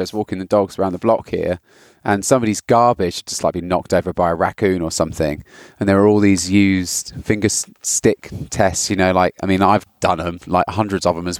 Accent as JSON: {"language": "English", "country": "United Kingdom", "said": "I'm British and lacrosse is a game they play in posh schools for girls."}